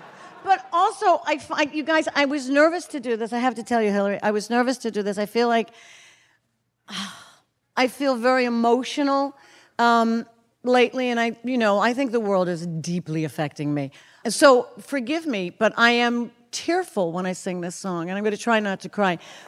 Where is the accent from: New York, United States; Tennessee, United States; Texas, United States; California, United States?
New York, United States; musical touchstones in my life growing up on Long Island